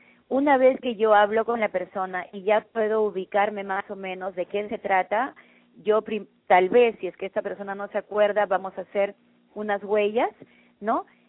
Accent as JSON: {"language": "Spanish", "country": "Peru", "lives_now": "United States", "said": "yo que soy de Perú, de Sudamérica, ¿no?"}